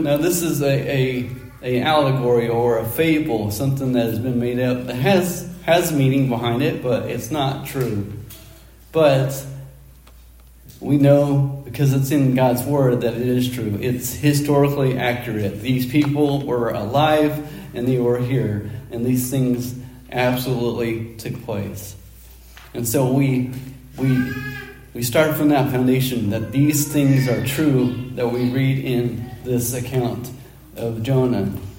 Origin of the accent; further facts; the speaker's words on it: Kansas, United States; "Oh, I'm from Southwest Kansas," and they're like, "Oh, Kansas, that's where Dorothy's from, right?"